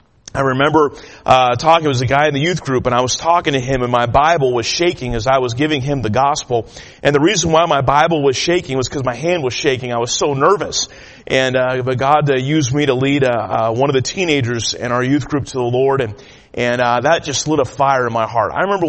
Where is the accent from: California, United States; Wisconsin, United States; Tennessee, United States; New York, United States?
California, United States; Sacramento; And so I grew up there at in Sacramento, grew up at Faith Baptist.